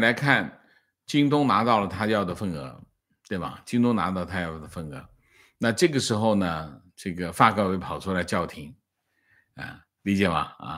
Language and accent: Chinese; Fujian, China; 我们福建这边鞋厂10家9家亏损